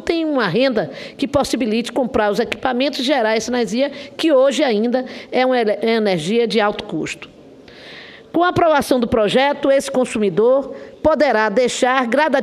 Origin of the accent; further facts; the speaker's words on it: Bahia, Brazil; no Nordeste do Brasil, em particular na minha terra, Bahia.